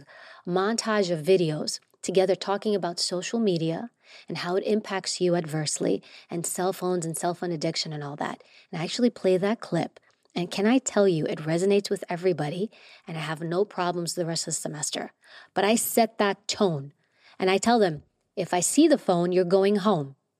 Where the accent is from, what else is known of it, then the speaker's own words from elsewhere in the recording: Queens, New York, United States; I'm Greek. I grew up in New York and Queens.